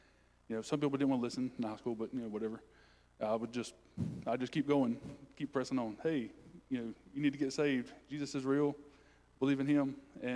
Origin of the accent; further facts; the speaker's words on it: Paclet, South Carolina, United States; I come from Paclet, South Carolina, little town nobody knows of really. It's, you know, small.